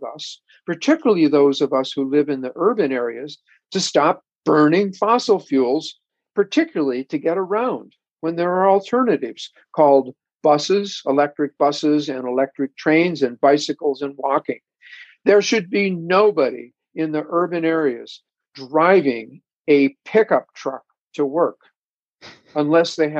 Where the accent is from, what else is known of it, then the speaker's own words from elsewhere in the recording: Illinois, United States; also born or lived in Iowa; I was born in Iowa from parents who grew up on farms in Kansas, and I grew up in rural Illinois. So I feel like I have a Midwestern perspective, though I've spent the overwhelming majority of my life living in East Coast cities, right?